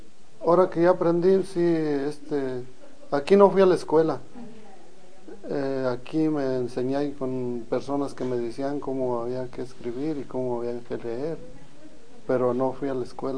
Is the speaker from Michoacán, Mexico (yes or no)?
no; Irapuato, Guanajuato, Mexico; born there; Yo nací en Irapuato, Guanajuato, mm-hmm. en el 1937.